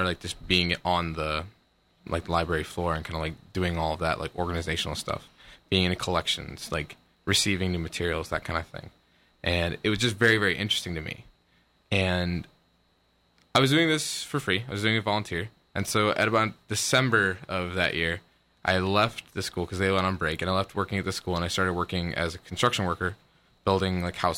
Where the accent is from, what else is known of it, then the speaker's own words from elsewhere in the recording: Illinois, United States; now in Hawaii, United States; I'm originally from Illinois.